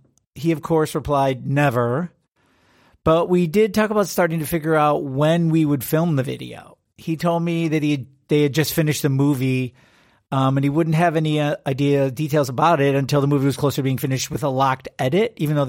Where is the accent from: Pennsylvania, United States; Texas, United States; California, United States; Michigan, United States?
Michigan, United States; Detroit; I grew up in Detroit, so I knew exactly what that meant.